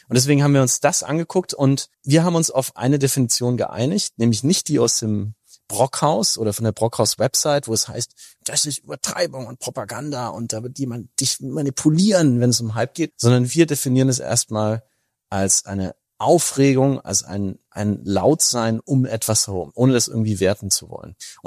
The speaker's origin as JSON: {"language": "German", "region": "Bavaria", "country": "Germany", "lives_now": "United States", "said": "Ich komme aus Mittelfranken, da sind die Menschen"}